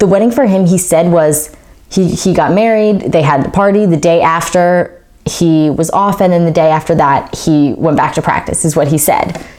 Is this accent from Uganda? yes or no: no; United States; Automatically, we like the Americans because we're American.